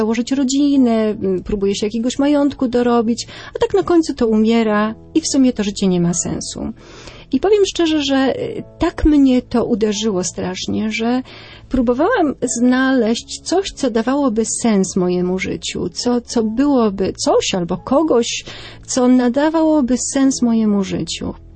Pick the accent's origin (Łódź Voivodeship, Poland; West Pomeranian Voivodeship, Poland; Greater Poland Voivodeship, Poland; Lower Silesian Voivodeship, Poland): West Pomeranian Voivodeship, Poland; Ja pochodzę z Nadmorza, z województwa szczecińskiego, wtedy jeszcze.